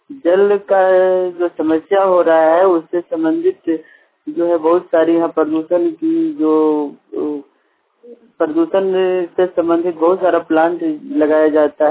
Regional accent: Padma, Jharkhand, India; पद्मा प्रखंड के हजारीबाग जिला अंतर्गत पद्मा प्रखंड का रहने वाला हूँ।

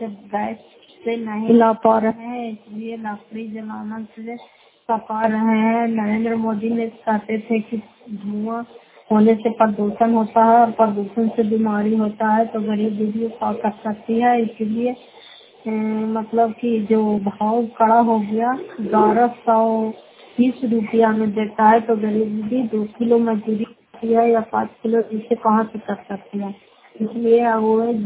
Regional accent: Fatehpur, Bihar, India; घर फतेहपुर पंचायत मकौटा जिला नालंदा करा ससरा ब्लॉक की निवासी हूँ।

